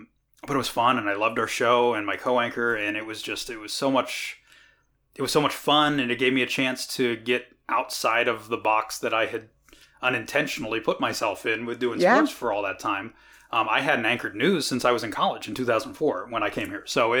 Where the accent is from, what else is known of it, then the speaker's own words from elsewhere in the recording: Vienna, Ohio, United States; Especially, I mean, growing up in Trumbull County.